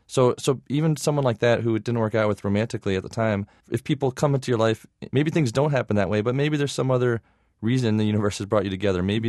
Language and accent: English; Michigan, United States; And, you know, growing up in Michigan and, you know, you see what a lot of people in a lot of parts of the country are going through.